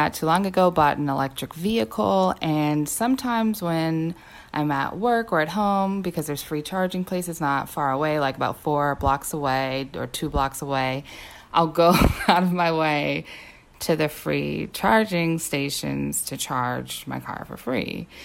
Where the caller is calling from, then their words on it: Los Angeles, California, United States; I'm from Los Angeles, and I have a question.